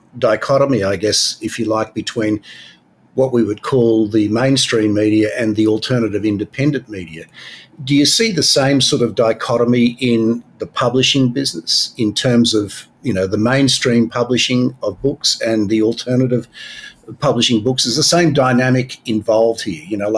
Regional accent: Australia; That particular author, funnily enough, I'm an Australian.

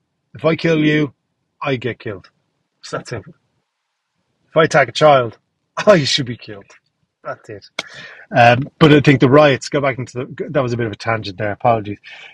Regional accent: Ireland; But that was grand because we're Irish.

